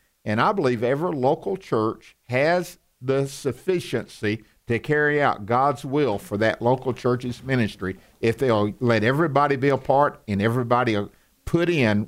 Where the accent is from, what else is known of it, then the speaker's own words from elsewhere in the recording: the South, United States; accent: Southern; I'm from the South. I've got this Southern accent that I've worked on, and everybody thinks it's thick now.